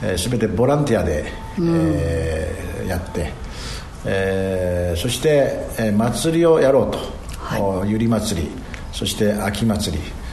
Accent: Tarama, Okinawa, Japan; 宮古多良間島

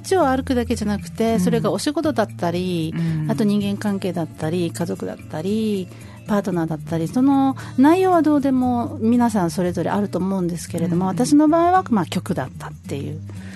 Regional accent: Okinawa, Japan; なんとなく私沖縄の、ね、出身なんで

